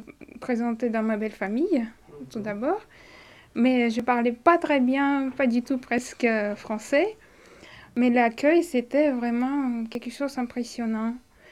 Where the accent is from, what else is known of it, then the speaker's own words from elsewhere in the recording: Volgograd, Volgograd Oblast, Russia; French is a second language; moved away as an adult; now in France; je viens de Volgograd. C'est une ville au sud de la Russie.